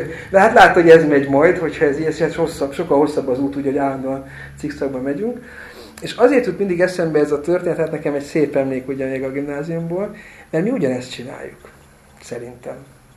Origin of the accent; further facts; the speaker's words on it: Eger, Heves, Hungary; egri gyerek vagyok, bükbe jártunk ki